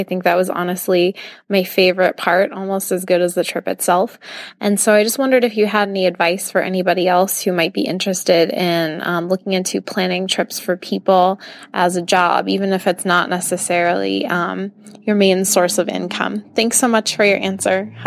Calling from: Colorado, United States; I'm calling from Colorado.

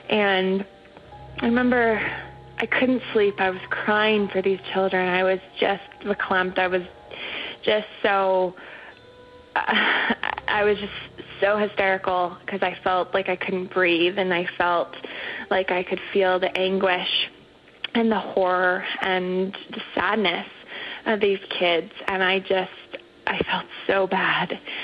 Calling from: Calgary, Alberta, Canada; I'm calling from Calgary, Canada.

